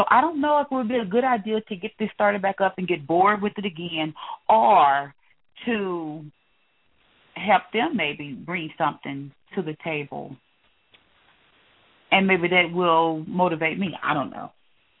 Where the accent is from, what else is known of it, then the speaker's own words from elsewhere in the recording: Reno, Nevada, United States; from Reno.